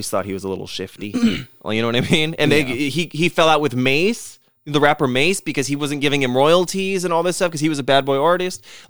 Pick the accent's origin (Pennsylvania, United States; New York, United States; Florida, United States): New York, United States; accent: New York; Did my New York accent just come out?